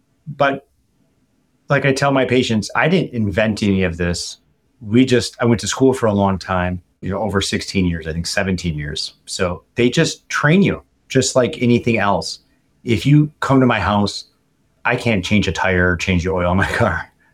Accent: Kenosha, Wisconsin, United States; I'm actually born and raised in Wisconsin. I'm from a small town to Kenosha, Wisconsin.

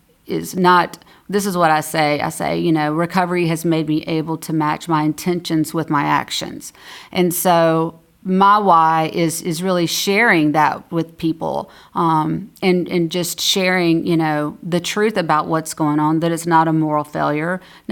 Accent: Georgia, United States; and I was the first female prosecutor in the Southern Judicial District down in Georgia, which is my hometown.

